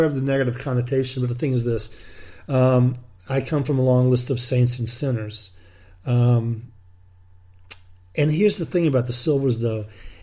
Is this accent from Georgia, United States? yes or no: yes; Savannah, Georgia, United States; And when I was a little boy growing up in Bacon Park